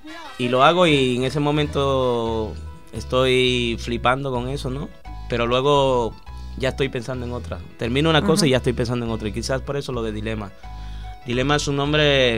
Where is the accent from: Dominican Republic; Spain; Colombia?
Dominican Republic; Santo Domingo; moved away; Vengo de Santo Domingo, vengo de un barrio muy pobre y en este disco he querido dar toda mi cultura